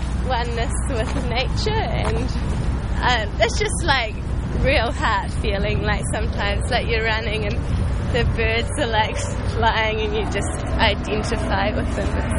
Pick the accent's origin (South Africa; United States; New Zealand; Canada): New Zealand; Christchurch, Canterbury; I'm from Christchurch, New Zealand.